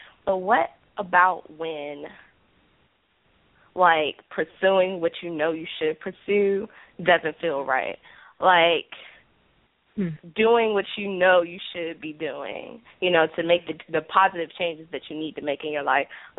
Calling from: Washington, District of Columbia, United States; from D.C.

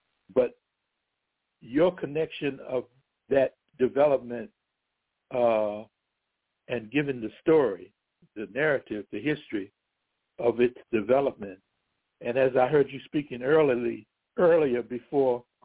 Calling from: Jacksonville, Florida, United States; Jacksonville, Florida.

